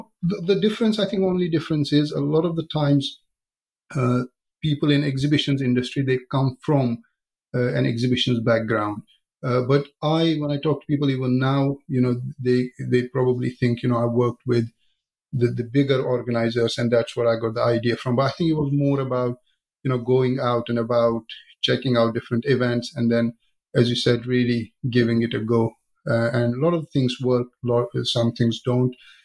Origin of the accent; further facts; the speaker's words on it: Jammu and Kashmir, India; born there; But I was born in Kashmir, which is a place to the northern sides of India. It's an area between India and Pakistan. And in the early days as well, you know, I obviously come from a very middle-class background.